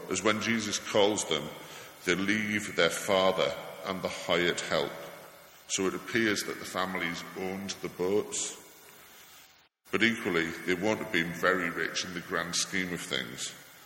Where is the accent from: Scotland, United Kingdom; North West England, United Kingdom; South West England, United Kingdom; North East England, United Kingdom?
North East England, United Kingdom; Middlesbrough; When I grew up in Middlesbrough, we had a name for those who grew up in the moorland villages surrounding us